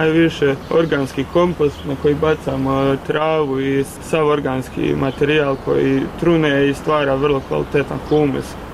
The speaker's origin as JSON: {"language": "Bosnian", "town": "Mostar", "region": "Federation of Bosnia and Herzegovina", "country": "Bosnia & Herzegovina", "said": "baš kod nas u Mostaru je to ono"}